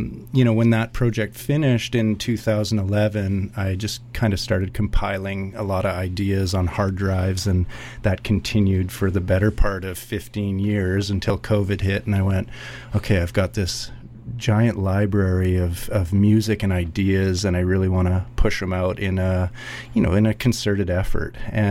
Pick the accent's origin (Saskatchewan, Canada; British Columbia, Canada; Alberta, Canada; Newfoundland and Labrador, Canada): British Columbia, Canada; I grew up on the North Shore and had a very clear channel to CITR